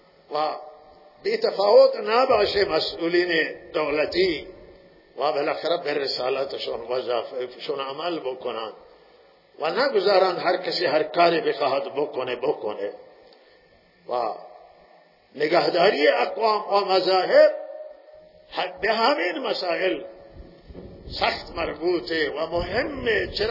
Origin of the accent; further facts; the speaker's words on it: Iran; و این حق هر ایرانیه و ما ایرانی هستیم.